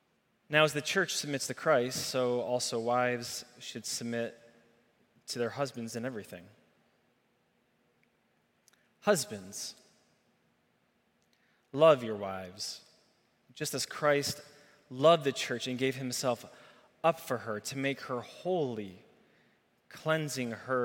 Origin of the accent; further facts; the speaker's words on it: Michigan, United States; now in Chicago, United States; I've lived in Chicago for the last 20 years. This is home. I grew up in Michigan.